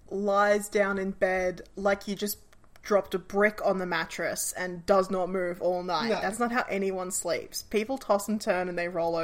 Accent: Australia; I'm Australian.

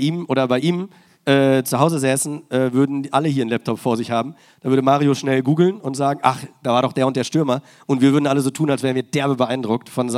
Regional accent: Lower Saxony, Germany; Ich komme aus der Nähe von Hannover.

